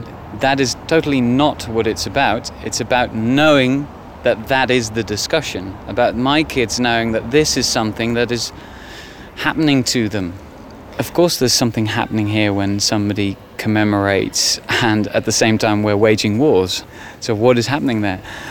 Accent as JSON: {"language": "English", "region": "England", "country": "United Kingdom", "said": "I do, as an Englishman. I have a great-grandfather who fought here."}